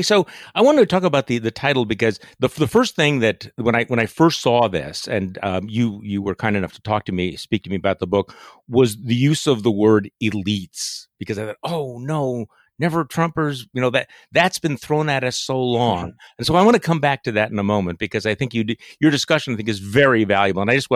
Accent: Wisconsin, United States; including several in my home state of Wisconsin.

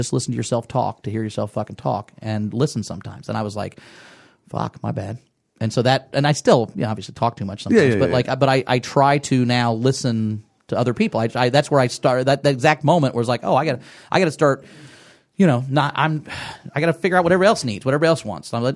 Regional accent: Enon, Ohio, United States; I grew up in Enon, Ohio.

